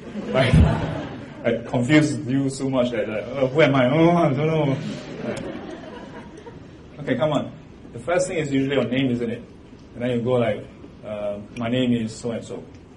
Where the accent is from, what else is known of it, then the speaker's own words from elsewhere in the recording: Singapore; So like for me, I'm a Singaporean. And in Singapore, it's okay to ask about your race, not in other countries. So I'm a Chinese. And if I ask myself, what is my dialect group? I'm a Hokkien.